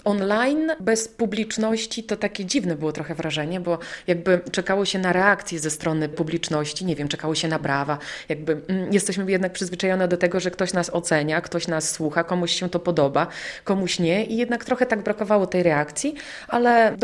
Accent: Podlaskie Voivodeship, Poland; jesteśmy z Podlasia. I zazwyczaj śpiewamy po białorusku, ale też znamy pieśni właśnie w języku ukraińskim, a także w języku rosyjskim

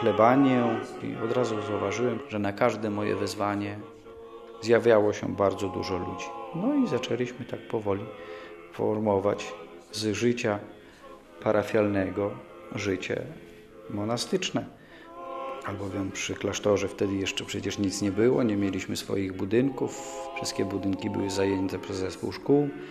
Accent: Białystok, Podlaskie Voivodeship, Poland; albowiem wyrosłem nieopodal Supraśla, tam gdzie się urodziłem, a więc w Białymstoku

